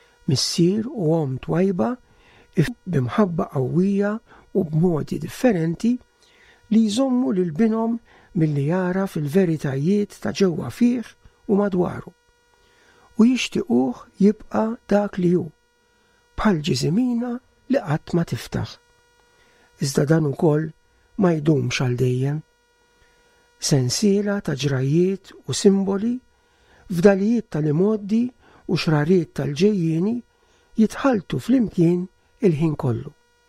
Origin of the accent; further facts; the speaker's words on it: Floriana, Southern Harbour, Malta; F'Balzunetta, il-Furjana, fejn trabbejt u għexht għal ħafna snin.